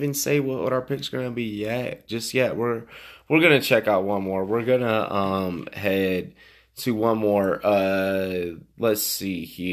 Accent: Virginia, United States; I'm keeping it Southern. I'm from Virginia.

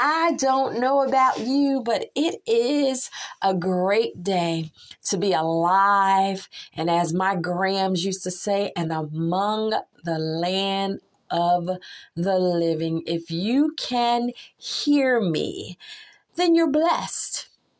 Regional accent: Philadelphia, Pennsylvania, United States; I was growing up in Pennsylvania. I lived in Philadelphia when I, you know, was growing up. And then I lived in a few other parts of Pennsylvania

